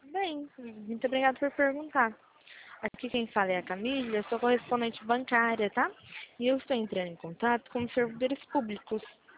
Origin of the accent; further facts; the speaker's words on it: Limeira, São Paulo, Brazil; eu sou de interior de São Paulo, tá? Daqui de Limeira